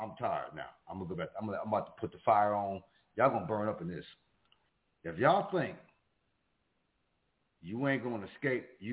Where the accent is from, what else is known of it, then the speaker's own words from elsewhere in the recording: Buffalo, New York, United States; I'm from Buffalo, and the Klan is in Buffalo.